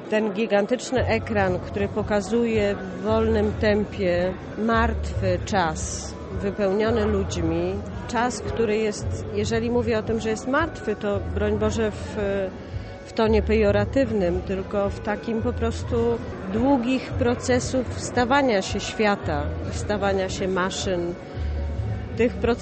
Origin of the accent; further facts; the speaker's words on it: Poznań, Greater Poland Voivodeship, Poland; Jestem z Poznania, w pierwszym pokoleniu tutaj urodzona